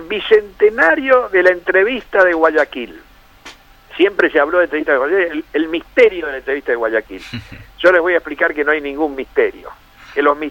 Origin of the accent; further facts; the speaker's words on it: Salta, Argentina; de nuestra provincia y orgullosos de nuestra región, sino como salteños ser los más argentinos y como argentinos ser los más americanos